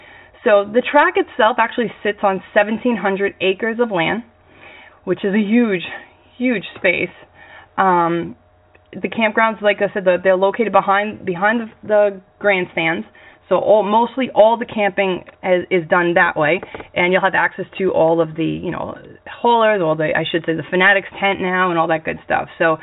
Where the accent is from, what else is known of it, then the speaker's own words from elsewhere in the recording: Brooklyn, New York, United States; now in North Carolina, United States; I mean, I'm from Brooklyn, New York. It's not exactly like we have campgrounds out there. You know what I mean? But before I moved to North Carolina, several years before I moved to North Carolina